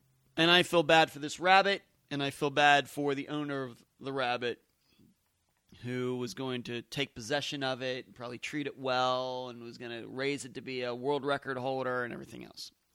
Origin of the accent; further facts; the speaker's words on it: Leechburg, Pennsylvania, United States; the rabbits that I grew up around in Pennsylvania, in Leechburg, Pennsylvania, which is kind of a out in the middle of nowhere in Pennsylvania, I guess.